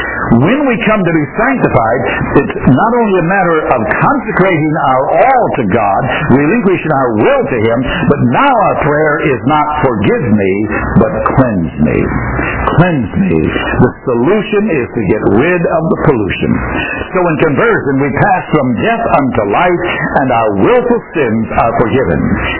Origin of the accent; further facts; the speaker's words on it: New York, United States; I grew up in New York, where almost everybody has a big nose.